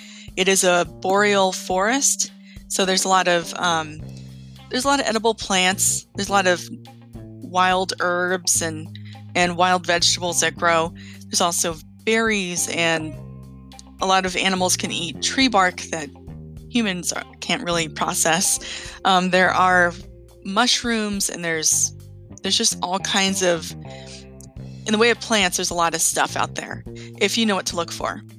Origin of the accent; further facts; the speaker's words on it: North Pole, Alaska, United States; also born or lived in Fairbanks; I was in fact born in Fairbanks, but I grew up out in North Pole, which is about 14 miles southeast of Fairbanks.